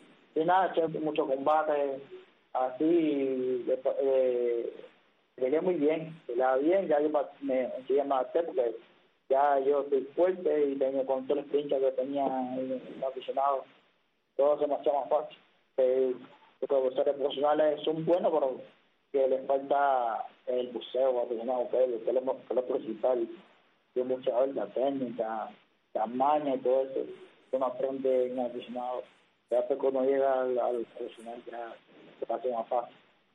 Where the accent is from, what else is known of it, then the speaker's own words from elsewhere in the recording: Cuba; ya yo vine de Cuba